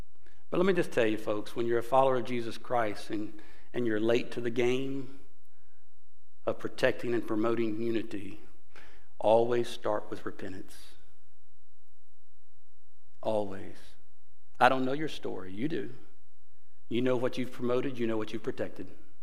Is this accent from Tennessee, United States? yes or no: no; Mississippi, United States; Because I'm from Mississippi, and so I know you'd want to hear about it.